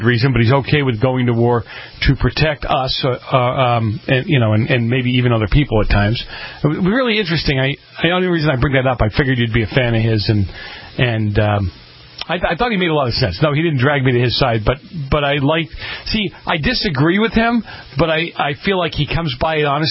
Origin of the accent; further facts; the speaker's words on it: Boston, Massachusetts, United States; I'm from Boston.